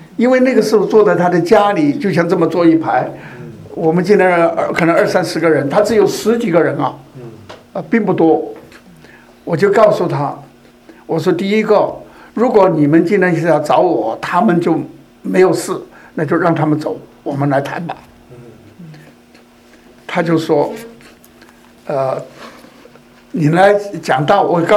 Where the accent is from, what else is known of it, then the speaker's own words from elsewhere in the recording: Hong Kong; 因为我是香港的嘛，香港那个时候是英国在管制，还是属于英国，还没回归。